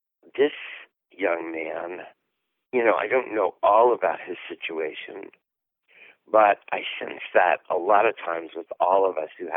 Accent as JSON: {"language": "English", "town": "Paris", "region": "Missouri", "country": "United States", "also_born_or_lived": "New York", "said": "Well, I lived in New York for about 25 years. And I am from Missouri, a small town called Paris. And I moved back to Paris to help out my mother."}